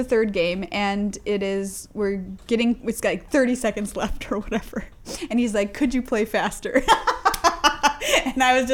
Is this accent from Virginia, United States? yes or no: no; Minnesota, United States; And I'm just like, Jesus Christ, because I'm a Minnesotan.